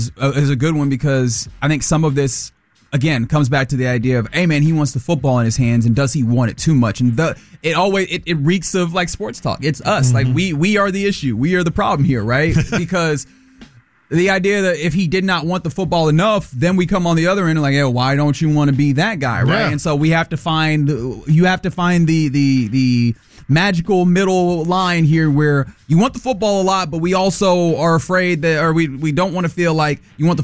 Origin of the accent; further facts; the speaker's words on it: Nigeria; Brother, I'm a Nigerian man.